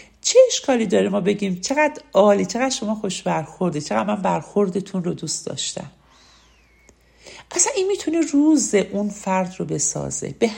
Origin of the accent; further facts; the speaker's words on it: Iran; خوشبختانه ما ایرانی هستیم